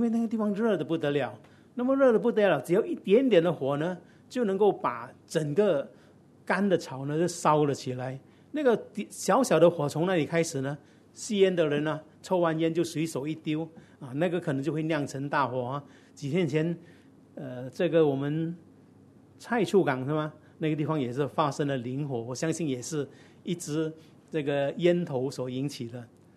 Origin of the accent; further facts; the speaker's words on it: China; 我们中国人的一句话，病从口入啊